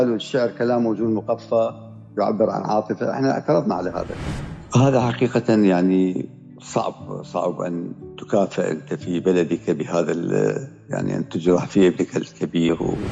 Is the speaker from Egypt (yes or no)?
no; Southern Iraq, Iraq; now in Nashville, United States; لأني أصلا من الجنوب العراقي، وأيضا لوجود أحد من العائلة سبقني وهو خال أولادي، فاخترت الجنوب. والآن أنا في ولاية تنسي